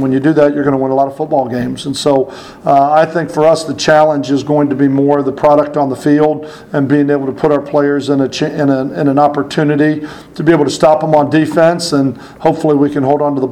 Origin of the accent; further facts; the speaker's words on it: Dallas, Texas, United States; I'm from Dallas, so I really wanted to go to Dallas.